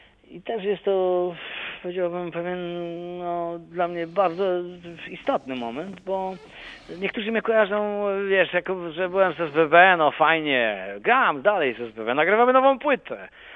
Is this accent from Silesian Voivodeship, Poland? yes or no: yes; Silesian Voivodeship, Poland; Przecież ja jestem Ślązak z krwi i kości.